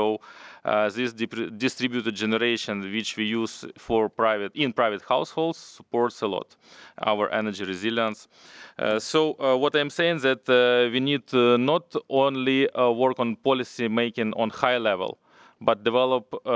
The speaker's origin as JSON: {"language": "English", "country": "Ukraine", "said": "here I can provide even Ukrainian example, since I'm from Ukraine"}